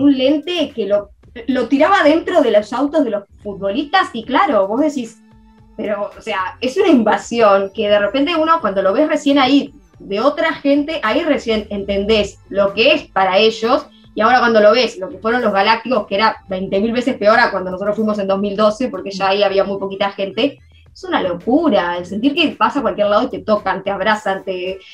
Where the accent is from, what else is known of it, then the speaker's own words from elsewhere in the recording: Uruguay; somos uruguayos y vamos desde un lugar de respeto